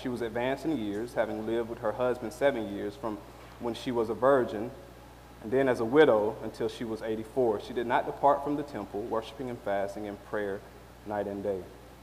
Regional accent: Lawrenceville, Georgia, United States; So I'm from Georgia, right?

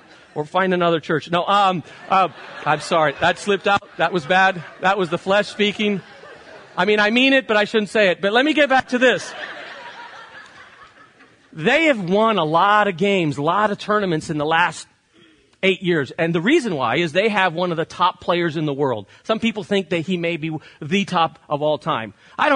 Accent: Barcelona, Catalonia, Spain; When I had a special birthday, I grew up in Barcelona.

